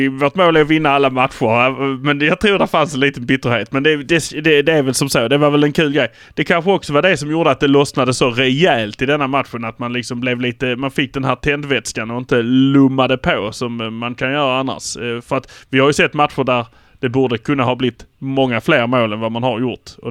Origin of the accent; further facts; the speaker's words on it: Malmö, Skåne, Sweden; vi är från Malmö, så nu kör vi!